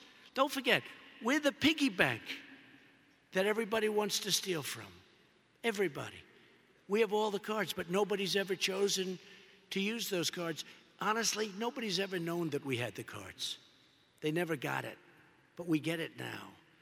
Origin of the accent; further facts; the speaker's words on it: United States; We're American. We always win.